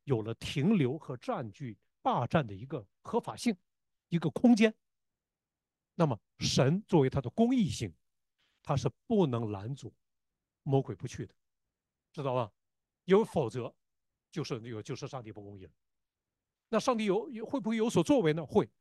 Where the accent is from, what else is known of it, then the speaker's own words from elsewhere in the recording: Northeast China, China; 我在东北农村以前长大的时候，就亲眼看到，看到过不少这样的例子